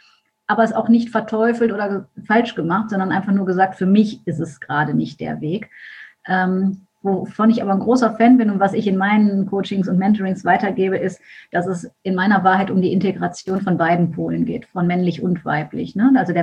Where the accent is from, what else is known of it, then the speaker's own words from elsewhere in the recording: Düsseldorf, North Rhine-Westphalia, Germany; Ich komme aus Düsseldorf